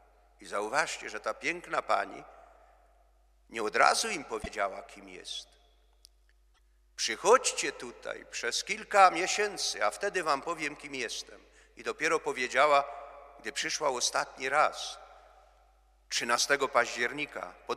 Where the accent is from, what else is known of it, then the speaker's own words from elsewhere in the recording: Strachocina, Subcarpathian Voivodeship, Poland; Ja mu przedstawiam się, że jestem ze Strachociny